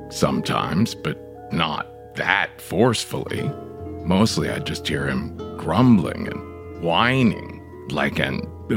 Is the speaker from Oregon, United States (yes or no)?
no; Ohio, United States; I was polite as could be because, you know, I'm from Ohio.